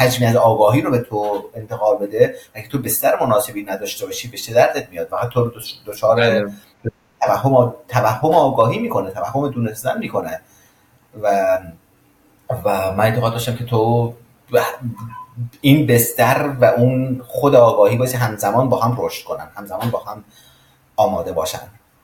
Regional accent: Khorasan, Iran; born there; یکی از خوشبختی های من، یکی از چیزی که واقعا ازش خوشحالم اینه که تو خراسان به دنیا اومدم و زبان فارسی رو میفهمم

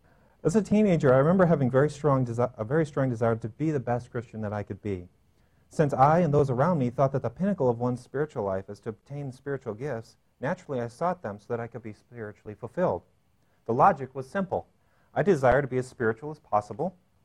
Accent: United Kingdom; accent: British; Is my British accent.

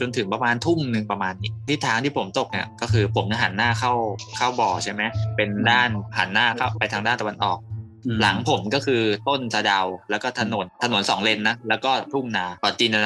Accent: Sing Buri, Thailand; เรื่องมันเกิดที่จังหวัดบ้านเกิดผมเลยสิงห์บุรี

